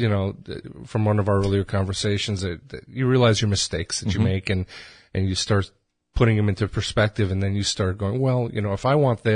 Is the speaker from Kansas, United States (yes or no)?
no; Connecticut, United States; also born or lived in South America / Europe; now in Flagler County, United States; I've been a resident of Flagler County for 15 years. Mm-hmm. I was born in South America. I grew up in Connecticut, mm-hmm. Went to school there, went to school in Europe, came back here, got married, had a couple kids.